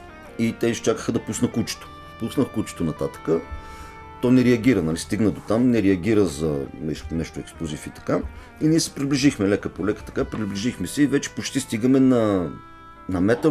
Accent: Plovdiv, Plovdiv Province, Bulgaria; започнах да организирам специфични курсове в Пловдив. Аз съм от Пловдив.

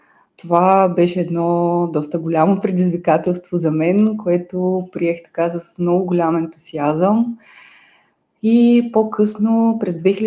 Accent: Burgas, Burgas Province, Bulgaria; От Бургас, журналист съм по образование.

